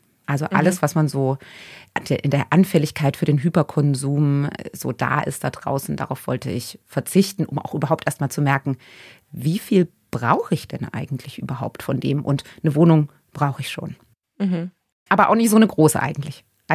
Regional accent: Thuringia, Germany; Und ich komme so aus Thüringen, da wird halt immer wieder nachgelegt.

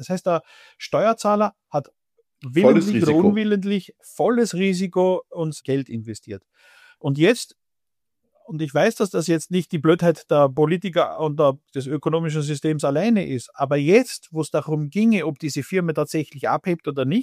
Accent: Austria; Tatsächlich gehen wir auch jetzt zum BSI als Österreicher

